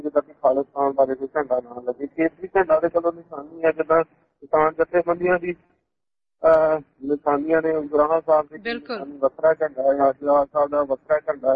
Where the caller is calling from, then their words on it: Sydney, New South Wales, Australia; ਜੀ ਮੈਂ ਸਿੰਨੀ ਤੋਂ